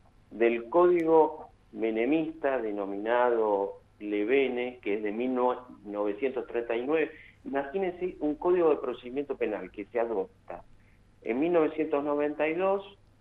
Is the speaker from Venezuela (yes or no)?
no; Argentina; vivo en Río Negro, tengo el interés legítimo como argentino de acceder a un lago